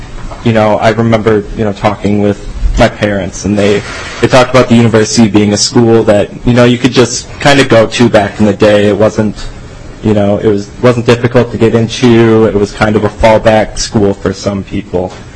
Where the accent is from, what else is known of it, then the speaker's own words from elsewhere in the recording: Annandale, Minnesota, United States; I'm from Annandale, Minnesota.